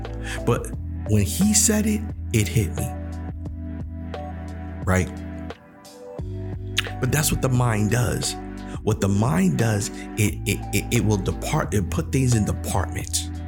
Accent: New York City, New York, United States; I think this happens to a lot of New Yorkers, we convince ourselves that growing up in New York is the way. That nobody gets raised better than us. Because we're from the hood.

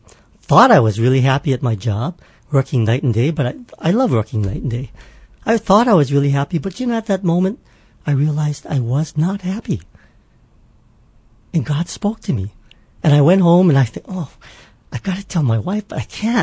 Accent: Pearl City, Hawaii, United States; Well, born and raised in Pearl City. Lived there all my life. Got married and bought a house in Pearl City.

